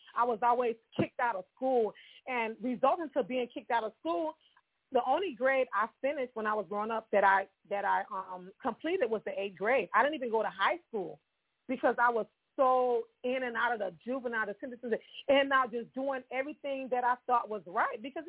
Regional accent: Miami, Florida, United States; I was raised up in Miami, because I'm Haitian American, in an area that called Little Haiti.

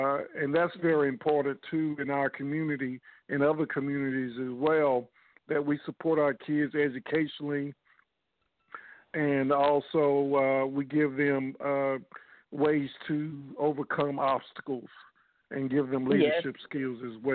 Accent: West Monroe, Louisiana, United States; I'm from West Monroe, Louisiana, and I'm a professional artist.

